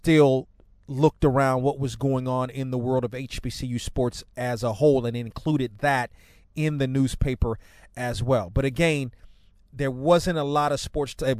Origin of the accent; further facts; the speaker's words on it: Washington, District of Columbia, United States; growing up in Washington, D.C., in the Washington metropolitan area